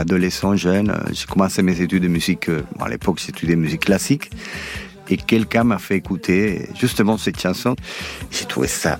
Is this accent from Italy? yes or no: no; Cuba; je viens d'un pays à problèmes. Je viens de Cuba, un pays qui est très complexe